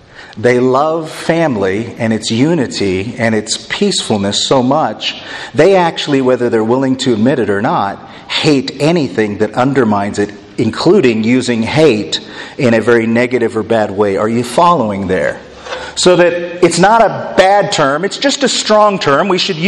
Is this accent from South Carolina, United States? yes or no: no; Indiana, United States; also born or lived in Laredo, Texas / Connecticut; I was born in Laredo, Texas. I lived most of my life in Indiana. Spent a couple years in Connecticut and then moved here 12 years ago. I'm a transplanted Wisconsinite.